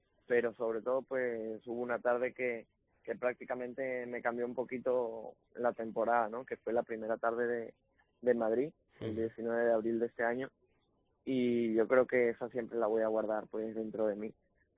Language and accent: Spanish; Lima, Peru; me habló de mi tierra, de Lima